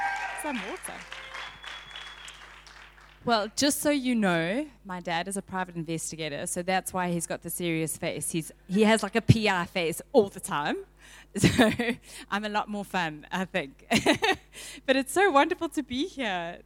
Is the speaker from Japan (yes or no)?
no; Durban, KwaZulu-Natal, South Africa; I'm from Durban. You can hear the accent.